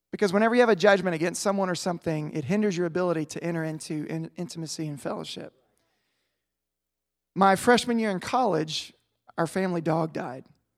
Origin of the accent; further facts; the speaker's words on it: Houston, Texas, United States; We grew up in Houston where all the fences were the chain link cyclone metal fence